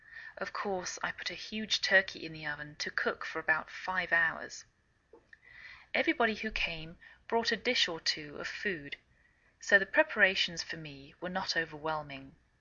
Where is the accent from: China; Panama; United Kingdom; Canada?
United Kingdom; England; now in United States